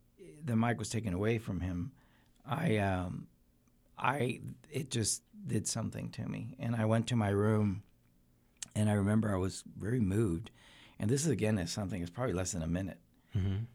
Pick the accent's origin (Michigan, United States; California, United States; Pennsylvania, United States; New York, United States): California, United States; also born or lived in Costa Rica; as I was growing up, in California. This was late 60s. And there was a lot of changes in the air. I'm originally from Latin America, from Costa Rica. And so going to California, experiencing change